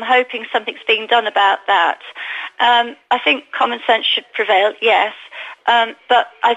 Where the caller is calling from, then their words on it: Alicante, Valencian Community, Spain; It's the suspect in Alicante … in Alicante.